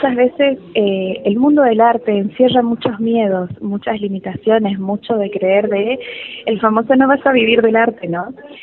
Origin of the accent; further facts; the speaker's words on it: Corrientes, Argentina; now in Córdoba, Argentina; Yo soy correntina, pero hace 10 años vivo en Córdoba.